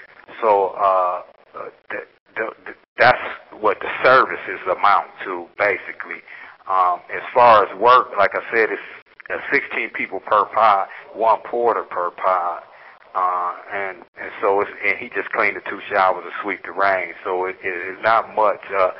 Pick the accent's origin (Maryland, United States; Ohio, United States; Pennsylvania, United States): Ohio, United States; Cleveland; I'm from Cleveland, Ohio.